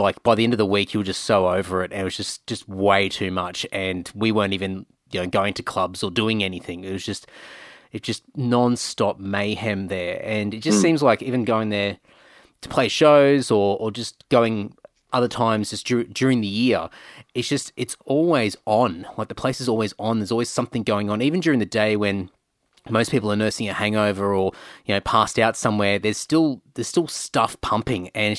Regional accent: Brisbane, Queensland, Australia; Like, I grew up in Brizzy, and so we went and did schoolies on the Gold Coast

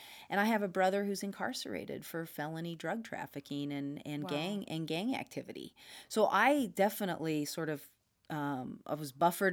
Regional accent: St. Helena, California, United States; I grew up in the Napa Valley in Santa Elena on a small farm. My dad was a hydroponic gardener.

